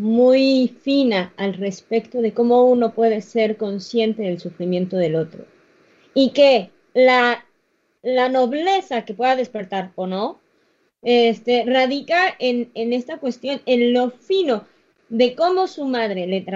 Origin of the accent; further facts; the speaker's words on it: Mexico; en la forma en la que nos relacionamos como mexicanos unos con otros.